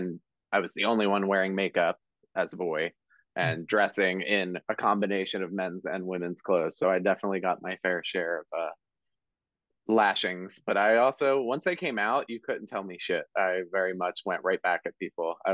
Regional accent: Marlton, New Jersey, United States; I grew up in Marlton, which is right next to Cherry Hill.

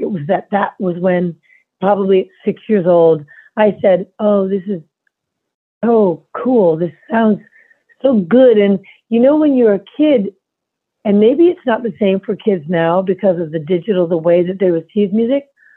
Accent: Manhattan, New York, United States; And again, you know, an apartment building. I grew up in Manhattan. I just related to them.

